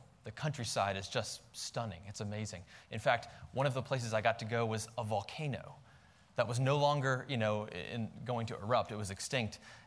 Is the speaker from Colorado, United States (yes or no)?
yes; Denver, Colorado, United States; And so even though we're from Denver and just back in Virginia for a few short weeks here